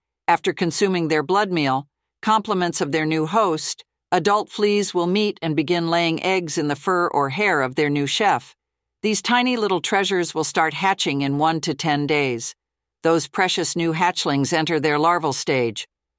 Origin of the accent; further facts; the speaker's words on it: the South, United States; now in Idaho, United States; I grew up in the South, and these guys are a massive problem for everyone.